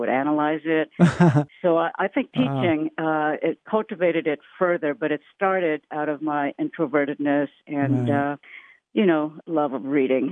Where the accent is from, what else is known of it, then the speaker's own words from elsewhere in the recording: Kingsville, Texas, United States; born there; moved away as an adult; now in Pasadena, United States; I am a native-born Texan. I was born in Kingsville, Texas, near Corpus Christi, and I left, got my first couple of degrees there, and then I left the state 50 years ago, 5-0.